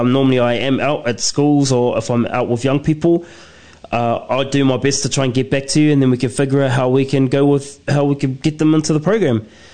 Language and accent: English; Rotorua, Bay of Plenty, New Zealand; I was born and raised in Rotorua, so we have these little streams, which we call creeks, that we would swim in.